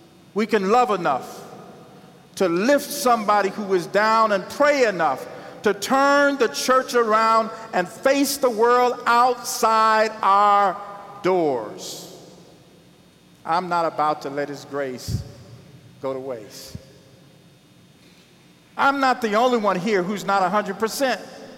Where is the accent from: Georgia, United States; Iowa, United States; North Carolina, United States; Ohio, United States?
Iowa, United States; I'm from Iowa, and I tell people wherever I go, I am from Iowa